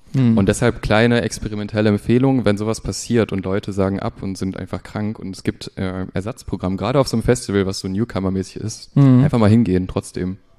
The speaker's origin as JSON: {"language": "German", "town": "Neuss", "region": "North Rhine-Westphalia", "country": "Germany", "tie": "born or raised there", "said": "Und zwar Düsseldorf, neben meiner Heimatstadt. Neuss."}